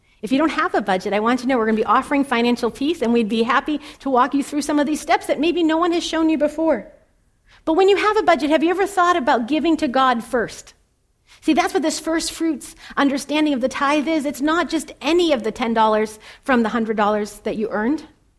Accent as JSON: {"language": "English", "town": "Lowell", "region": "Massachusetts", "country": "United States", "tie": "born or raised there", "said": "That's not how it was when I was growing up in Lowell."}